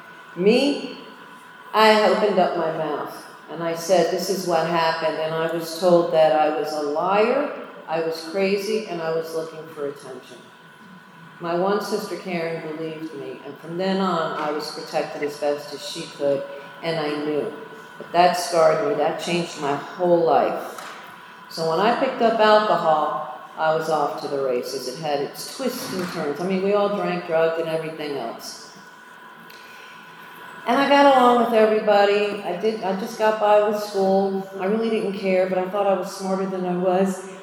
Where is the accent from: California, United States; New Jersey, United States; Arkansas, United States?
New Jersey, United States; also born or lived in Tampa, Florida; Well, I was born here in Tampa. And when I was about 6 years old, my parents divorced, and my mother whisked us out of school. Next thing you know, we're in New Jersey.